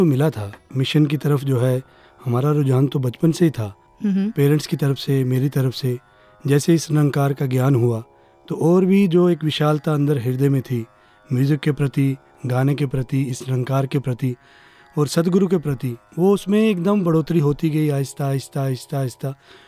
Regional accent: Jammu, Jammu and Kashmir, India; हम लोग जम्मू से बिलोंग करते हैं।

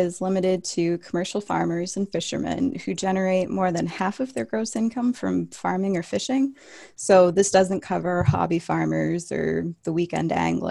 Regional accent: New Hampshire, United States; So I'm originally from New Hampshire.

